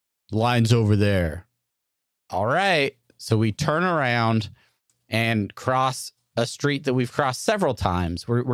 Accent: California, United States; I believe it's an embarcadero is the term I was taught growing up in California.

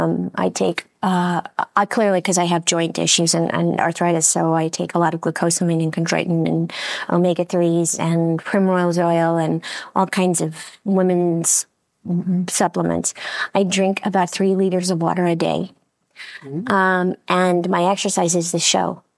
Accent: Los Angeles, California, United States; maybe doing another little tour of a few more cities that we missed, like maybe my hometown, L.A.

